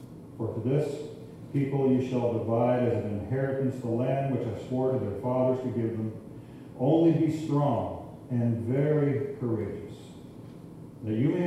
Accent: Kitchener, Ontario, Canada; We're from Kitchener, just about an hour outside of Toronto in southern Ontario.

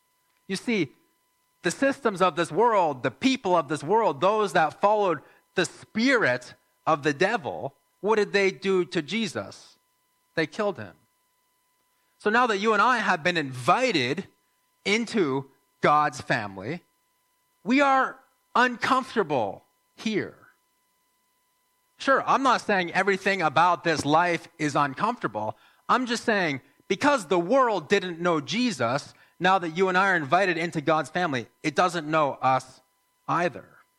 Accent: United States; now in Canada; because I'm American and because, you know, the … is a big deal in the USA

